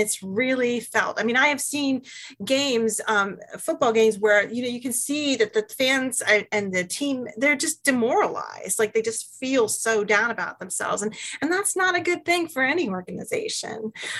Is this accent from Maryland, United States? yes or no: yes; Baltimore, Maryland, United States; I grew up in Baltimore, and my entire family, including my wonderful son, huge Ravens fans.